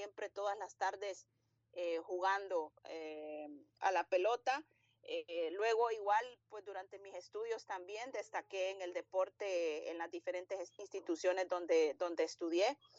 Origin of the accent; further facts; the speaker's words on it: Honduras; pero hasta el momento para lo que me estoy preparando es acá en Honduras.